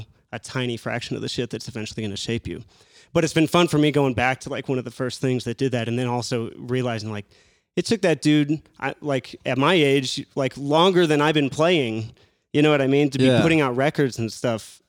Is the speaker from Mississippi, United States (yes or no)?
no; Cheyenne, Wyoming, United States; now in Denver, United States; I've been playing with Denver musicians since before I lived here, of course, growing up in Cheyenne.